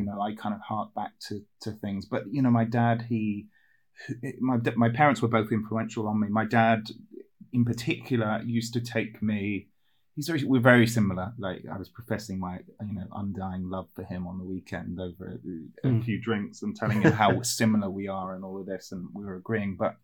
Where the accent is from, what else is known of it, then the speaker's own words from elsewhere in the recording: Hong Kong; born there; I was born in Hong Kong.